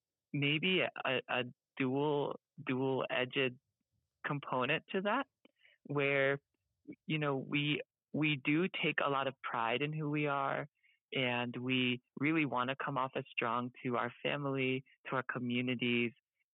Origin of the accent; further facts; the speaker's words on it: United States; disparities both and within the Asian American community minorities and then Filipino Americans, kasi po I'm Filipino American myself.